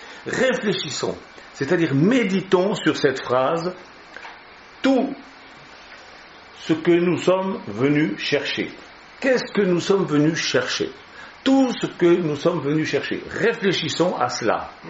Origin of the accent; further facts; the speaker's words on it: Switzerland; Chez nous, en Suisse, on a, les enfants, ils ont tous dans les bacs à sable des criblets.